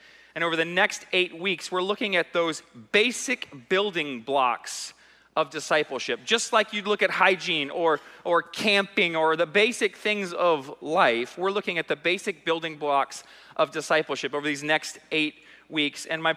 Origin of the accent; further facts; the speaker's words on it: Georgia, United States; We're from Georgia, not Alabama, so it's okay.